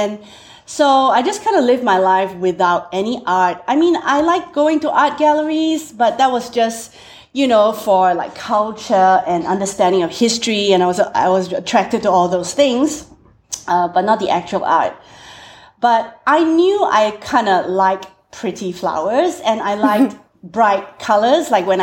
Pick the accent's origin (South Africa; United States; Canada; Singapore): Singapore; now in Australia; And I'm originally from Singapore, thus the strange accent.